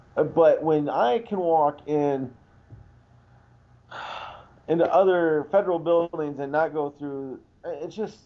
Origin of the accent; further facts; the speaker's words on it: Ireland; I'm Irish, Josh. I'm Irish, so I can pick on myself.